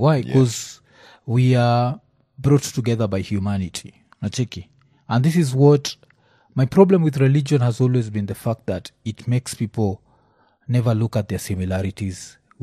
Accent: Kenya; I'm Kenyan, but before I'm Kenyan I'm also Luo, and the fact that even when you quote God use a language that's not Luo means it was not meant for me.

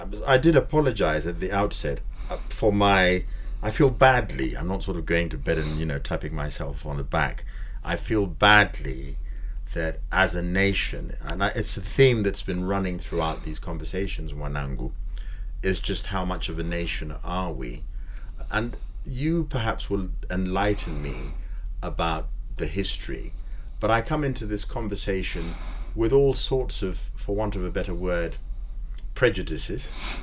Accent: Kenya; there are people within this country who are part of these groupings whom I've never met as a Kenyan.

